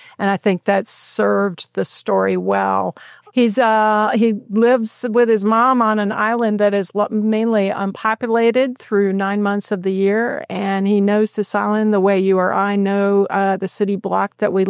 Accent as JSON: {"language": "English", "region": "North Carolina", "country": "United States", "tie": "born or raised there", "said": "So when I was 18, growing up in North Carolina, I wanted something different, as many 18-year-olds do."}